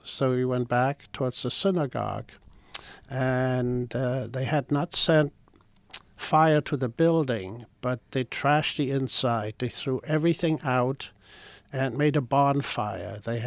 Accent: Lübeck, Schleswig-Holstein, Germany; My parents and I were sitting in our apartment in my hometown, Lübeck. It's in northern Germany, close to Denmark, Netherlands, Sweden.

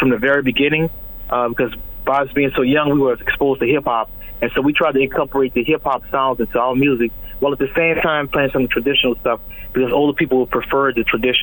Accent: New Orleans, Louisiana, United States; Well, growing up in New Orleans, you're surrounded by musical events all the time, as well as musicians who perform those events.

